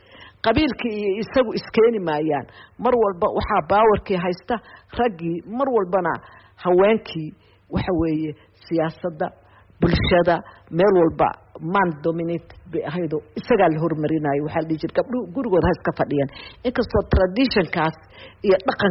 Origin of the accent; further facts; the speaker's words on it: Mogadishu, Banaadir, Somalia; now in Bosaso, Somalia; waxaan ku dhashay degmada Boosaaso oo aynu haddeer joogno.